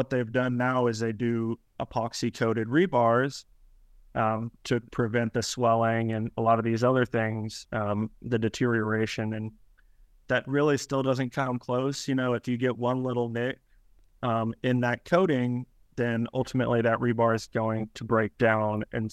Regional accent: Texas, United States; I grew up in Texas.

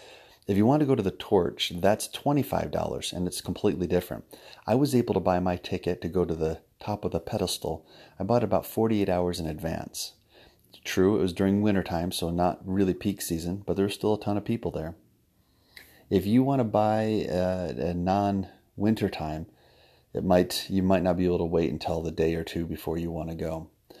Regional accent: New York, United States; kid, we studied about New York State history. And of course, being a New Yorker, there in New York, you had to talk about the Statue of Liberty.

